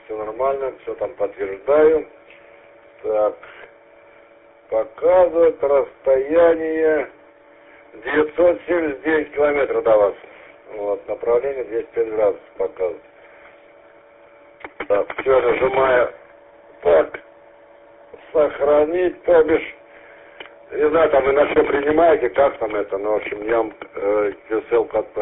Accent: Balakovo, Saratov Oblast, Russia; а я из Балакова, Саратовской области.

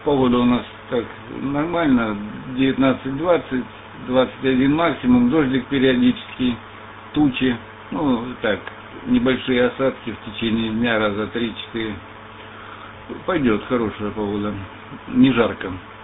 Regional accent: Grozny, Chechnya, Russia; Я часто через Беслан на Грозный летал, я из Грозненского

